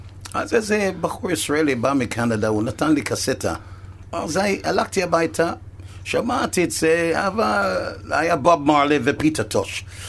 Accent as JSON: {"language": "Hebrew", "country": "Jamaica", "also_born_or_lived": "England", "second_language": "Hebrew", "moved": "yes", "lives_now": "Israel", "said": "אני מג'מייקה, אבל הגעתי מאנגליה"}